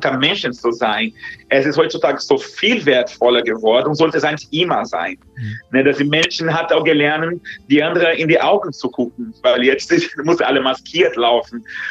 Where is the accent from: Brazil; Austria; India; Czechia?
Brazil; German is a second language; Also in dem Land, wo ich herkomme, in Brasilien.